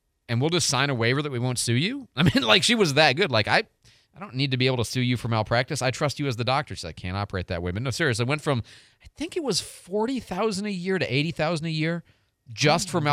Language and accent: English; Chicago, Illinois, United States; also born or lived in Detroit; I'm just thinking, I grew up in Chicago. Okay. And I mean, lived in Detroit, but really kind of grew up in Chicago.